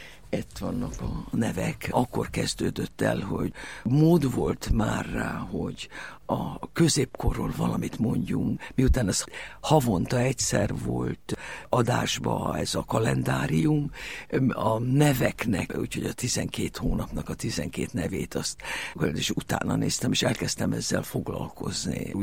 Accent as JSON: {"language": "Hungarian", "region": "Budapest", "country": "Hungary", "tie": "born there", "said": "1945-ben születtem egy szőnyegbombázás alkalmával a 9. kerületbe, a Gát utcai templomnak egy ablak nélküli szobájába"}